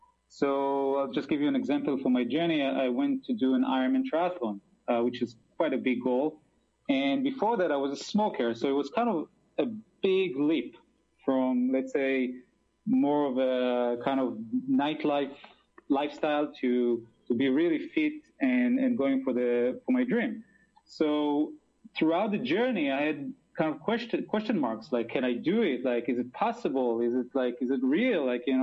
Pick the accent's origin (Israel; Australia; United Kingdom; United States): Israel; Well, I'm from Israel